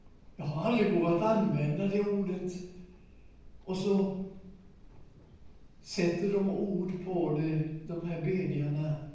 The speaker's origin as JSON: {"language": "Swedish", "country": "Sweden", "said": "Och att jag var rikssvensk och så blev jag radioanställd att göra en massa program."}